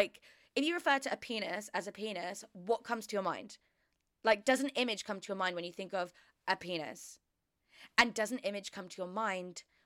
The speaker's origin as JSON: {"language": "English", "country": "Australia", "said": "He started to talk in a Southern American accent. We're Australian."}